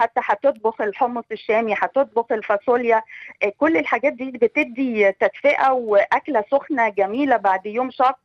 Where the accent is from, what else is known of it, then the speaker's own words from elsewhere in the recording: Egypt; وخاصة احنا كمصريين عندنا البقوليات بنعمل منها كذا